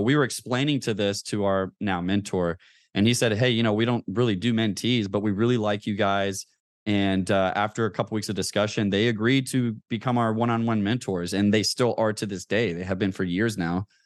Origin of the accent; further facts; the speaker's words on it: Kentucky, United States; moved away as an adult; now in San Diego, United States; I grew up in Kentucky and, moved out to California after joining the Navy.